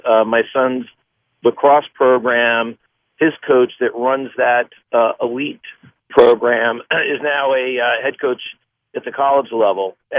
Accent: Queens, New York, United States; I mean, I played CYO baseball growing up in Queens, and my parents might have had to write a check

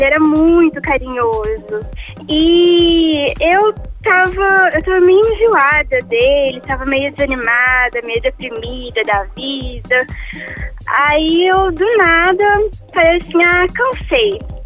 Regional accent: Rio de Janeiro, Brazil; now in Belo Horizonte, Brazil; Não, na verdade eu sou do Rio e mudei pra BH.

